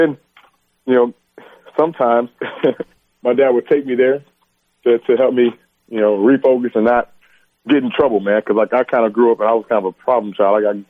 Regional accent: Joliet, Illinois, United States; Joliet is a suburb of Chicago, you know, about 40 minutes away.

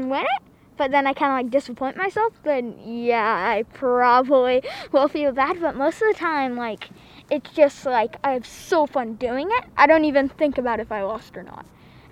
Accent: Vermont, United States; I am from Moncton, Vermont, and I am 10 years old.

